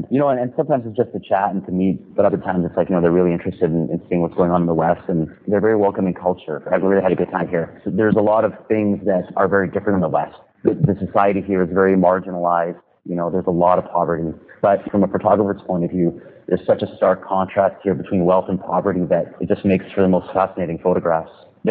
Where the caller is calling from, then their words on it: Mumbai, Maharashtra, India; I'm calling you from Bombay, which is, of course, in India.